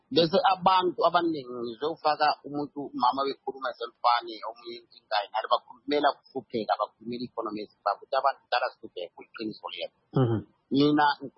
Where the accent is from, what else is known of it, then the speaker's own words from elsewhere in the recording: Zimbabwe; English is a second language; I come from Zimbabwe, I'm in Kalanga, there are most of our people.